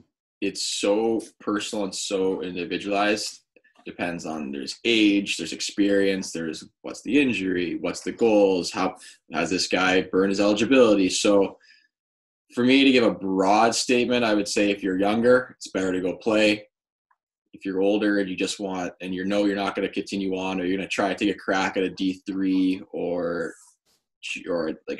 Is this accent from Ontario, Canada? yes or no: yes; Ontario, Canada; I guess we can definitely speak to Ontario because we're all from Ontario.